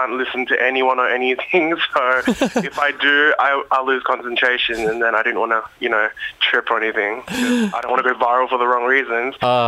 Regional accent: Australia; born there; So my family background is Chinese. Both my parents came here and they met here, and I was born in Australia. So I'm an Australian born Chinese, ABC.

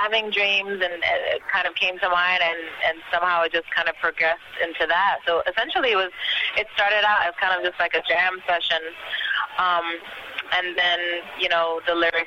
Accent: Bronx, New York, United States; I'm from the Bronx, actually.

